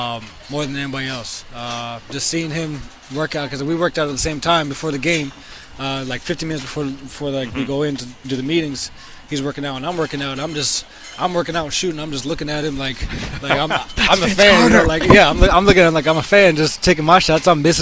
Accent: Kitchener, Ontario, Canada; growing up in Kitchener

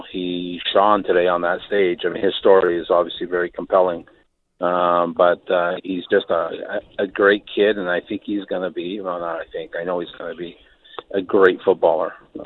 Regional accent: Vancouver, British Columbia, Canada; I'm from Vancouver

